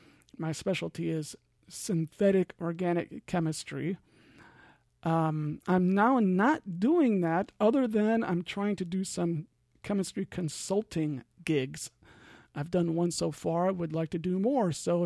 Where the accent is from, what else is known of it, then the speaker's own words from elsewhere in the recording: Iowa, United States; born there; also born or lived in California / Switzerland / Georgia / Oklahoma; now in Ohio, United States; Like I said, I'm in Ohio now, but I was born in the Midwest, born in Iowa.